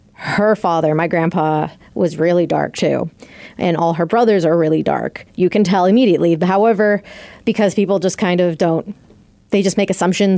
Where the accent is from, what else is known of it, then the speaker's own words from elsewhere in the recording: Mexico; I'm Mexican.